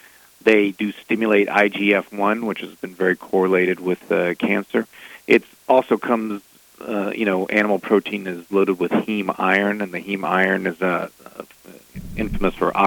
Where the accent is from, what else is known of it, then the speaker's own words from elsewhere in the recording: Houston, Texas, United States; also born or lived in South Africa / Michigan; I've always been a Texan. I was actually born in South Africa, grew up in Texas, did my surgery training up in Michigan, but then came back home.